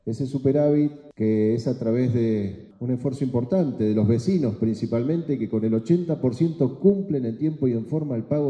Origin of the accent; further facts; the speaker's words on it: Neuquén, Argentina; Porque somos los neuquinos los que le damos el gas, la luz, el petróleo al país. Pero aún así, los neuquinos podemos.